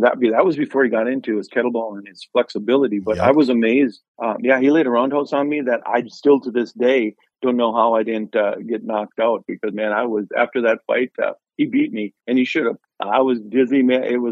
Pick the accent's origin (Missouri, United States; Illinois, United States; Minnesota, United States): Minnesota, United States; Dilworth; I'm born and raised in Dilworth, little town here in Minnesota.